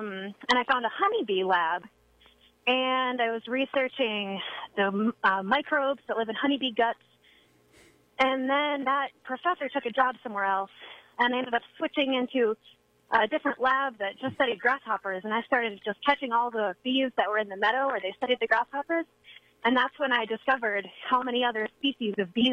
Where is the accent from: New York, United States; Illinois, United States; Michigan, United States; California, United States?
New York, United States; Hyde Park; So I actually grew up in the Hudson Valley, across the river from the Catskills. I grew up in Hyde Park, Strasburg. And we had a bunch of goats in the backyard